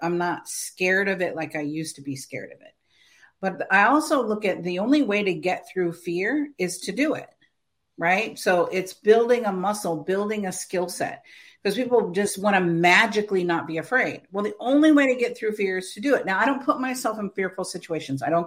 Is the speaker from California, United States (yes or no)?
yes; California, United States; He was a New Yorker, right? I was from California.